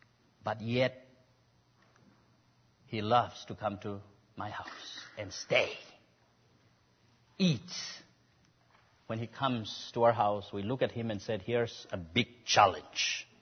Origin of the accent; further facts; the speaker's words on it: Manipur, India; We are from Manipur, and the tribals are basically Christian, but the tribals hate one another the most.